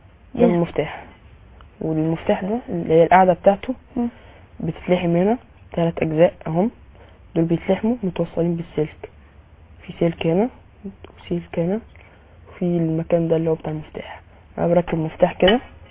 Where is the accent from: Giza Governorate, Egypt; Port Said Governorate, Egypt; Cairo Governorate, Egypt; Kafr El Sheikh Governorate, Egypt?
Cairo Governorate, Egypt; Cairo; انا من القاهره